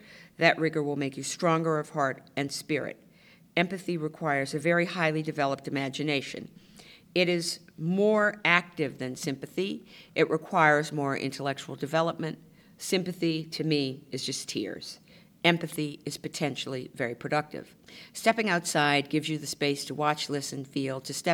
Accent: Baltimore, Maryland, United States; Which is my hometown.

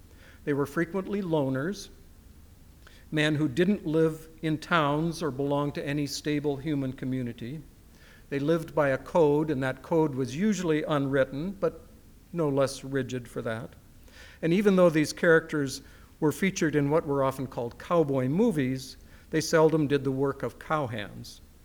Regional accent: North Dakota, United States; I'm not from Montana. I grew up in North Dakota, Western North Dakota and eastern Montana are very similar in their landscape and their population.

